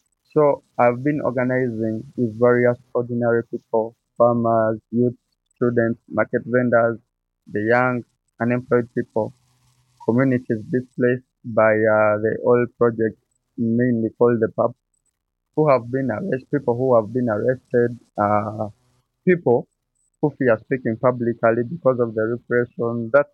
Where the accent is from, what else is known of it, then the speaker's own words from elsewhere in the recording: Uganda; I come from Uganda.